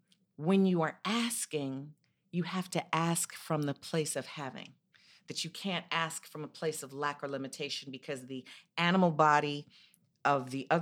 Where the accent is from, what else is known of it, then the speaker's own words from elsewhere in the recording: Chicago, Illinois, United States; I'm from Chicago.